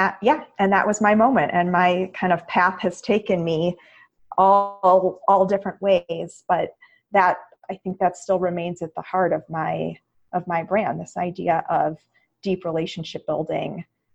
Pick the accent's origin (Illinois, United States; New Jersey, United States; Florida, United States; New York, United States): Illinois, United States; I went back to my rabbi from home. I grew up in the Chicago area